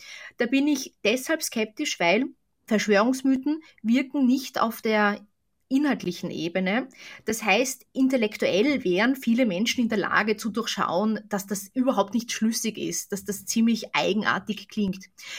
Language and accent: German; Austria; Ich bin ja selbst aus Österreich. Und in Österreich hatten wir einen richtig harten Lockdown.